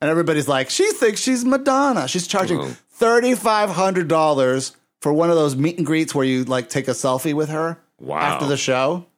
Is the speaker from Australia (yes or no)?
no; Puerto Rico; I'm Latino. Okay. I'm from Puerto Rico